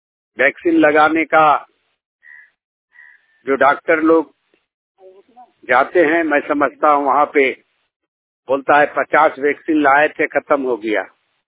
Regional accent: Hazaribagh, Jharkhand, India; दाढ़ी प्रखंड सुसु हजारीबाग के रहने वाला हूँ।

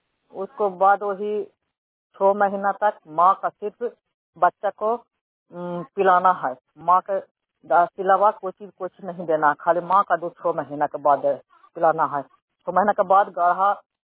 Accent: Bairiganj, Bihar, India; हम मेरा गांव है बैरीगंज … आता हूँ पंचायत का।

